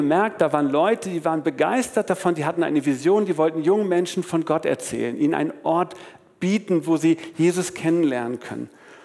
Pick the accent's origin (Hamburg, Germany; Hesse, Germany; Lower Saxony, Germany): Lower Saxony, Germany; born there; Ich komme ja gebürtig aus Ostfriesland, dann bin ich nach Bremen gegangen, habe dort meinen Zivildienst in der Kirchengemeinde gemacht, auch mit Schwerpunkt Jugend. Und bin dann von dort aus nach Lübeck gezogen